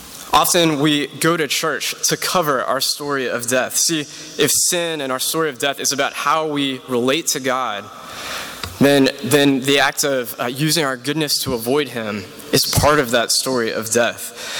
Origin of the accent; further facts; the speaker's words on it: Charlottesville, Virginia, United States; It's the 1 year anniversary of the marches in Charlottesville, my hometown.